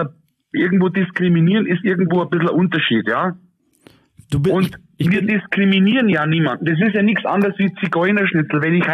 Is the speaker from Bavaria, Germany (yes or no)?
yes; Bavaria, Germany; Wir sind aus Oberbayern.